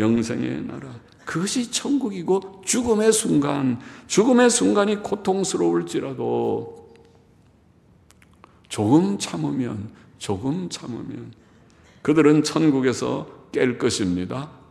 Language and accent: Korean; Gyeonggi Province, South Korea; 서울 딱 경기도, 전 경기도 사람이니까 경기도에서 서울 딱 진입하면